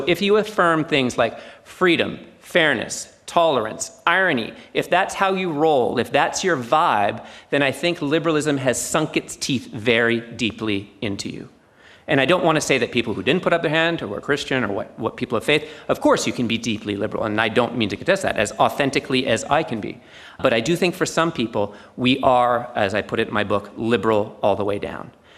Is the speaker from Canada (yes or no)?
yes; Canada; moved away as an adult; now in Australia; I'm Canadian. I moved here with my wife in 2010, and we moved here from Canada.